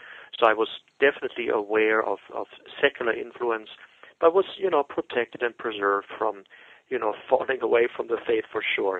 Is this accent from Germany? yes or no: yes; Cologne, North Rhine-Westphalia, Germany; I'm a native of Germany. I was born in Cologne in Germany. It's a cradle Catholic to a good family